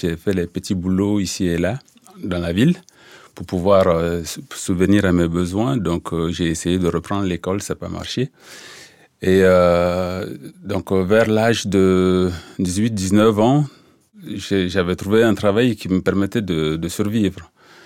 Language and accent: French; Diapaga, Est, Burkina Faso; French is a second language; je viens du Burkina Faso, et, c'est un pays de l'Afrique de l'Ouest. Et là où je suis né là, j'ai grandi là, dans un village qui s'appelle Diapaga, et dans une famille de parents polygames.